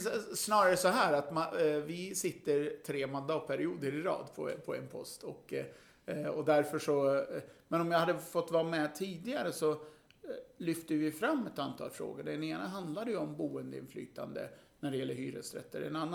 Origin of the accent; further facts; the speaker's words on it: Stockholm, Stockholm County, Sweden; Och jag är uppvuxen i Rinkeby. Så att för mig är betongen, har varit hemma väldigt mycket.